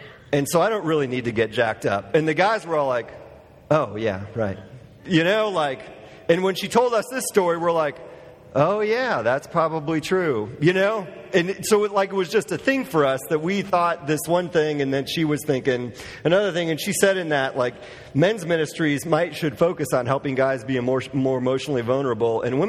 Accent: Wisconsin, United States; And I grew up in Wisconsin, so I'm a big Green Bay fan.

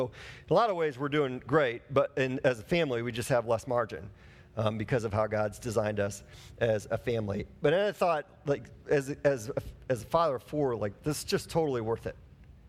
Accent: Wisconsin, United States; I grew up in Wisconsin, and Brett Favre got inducted into the Hall of Fame.

